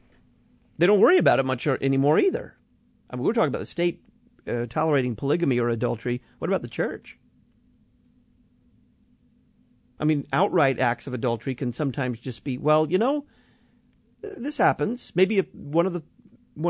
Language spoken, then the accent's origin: English; Texas, United States; Some of Jeff's followers live in Texas, my home state, too.